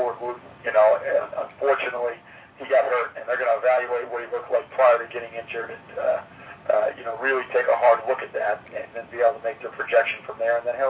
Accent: Chicago, Illinois, United States; I grew up here in Chicagoland when we can only listen to the home games on the radio

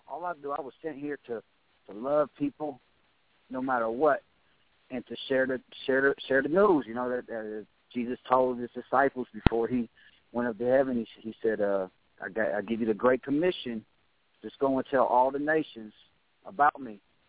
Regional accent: Troy, Ohio, United States; I'm from Troy, Ohio, area code 937. All right. That's my hometown.

